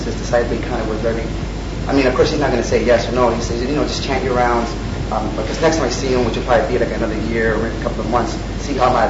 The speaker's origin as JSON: {"language": "English", "country": "Puerto Rico", "said": "The point is, I'm from Puerto Rico"}